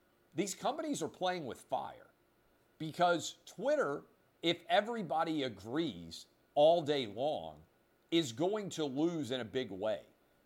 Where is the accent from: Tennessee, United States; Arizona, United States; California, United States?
Tennessee, United States; Nashville; even though I grew up in Nashville, not a music guy.